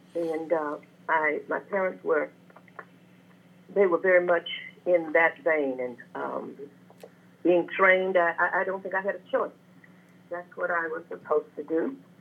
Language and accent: English; Texas, United States; And I, growing up in Texas, you know, I was a part of that fight